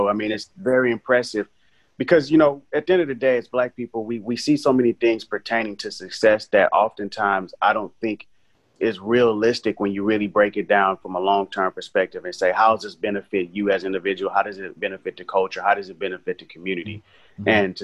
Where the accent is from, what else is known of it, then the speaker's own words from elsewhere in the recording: Houston, Texas, United States; obviously Fifth Ward, where it's positioned, I grew up there. I-10 runs through Fifth Ward. Mm-hmm. I grew up on Lockwood. My grandfather's house where I grew up with my mom and my dad was on Lockwood.